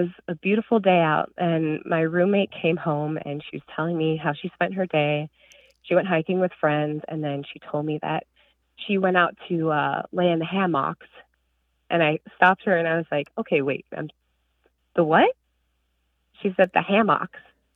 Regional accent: Illinois, United States; now in Iowa, United States; And I'm from Northern Illinois.

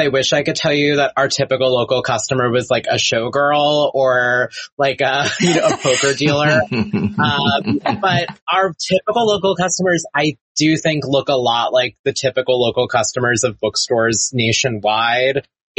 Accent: New York, United States; I grew up on Long Island where it's set. My mom lives out east on the island

